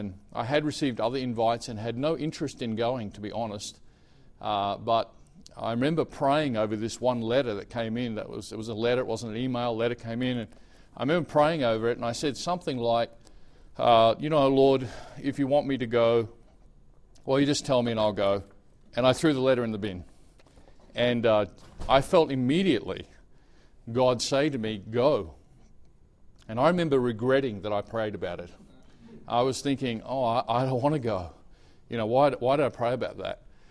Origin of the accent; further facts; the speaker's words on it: Australia; I was pastoring in Brisbane, Australia. I'm Australian, if you haven't worked that out. And I was pastoring there for 13 years.